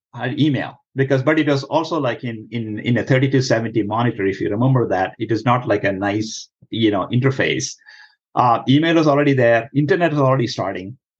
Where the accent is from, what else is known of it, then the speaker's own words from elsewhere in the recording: India; moved away as an adult; now in United States; I'm from India, right?